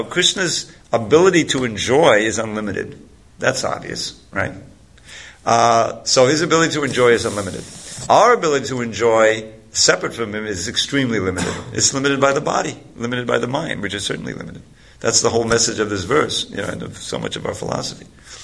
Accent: New York City, New York, United States; I grew up in New York City.

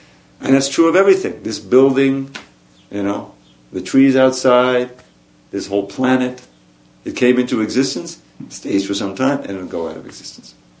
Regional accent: Long Island, New York, United States; I grew up in Long Island in the believe it or not, the 50s and 60s, and I had a certain identity.

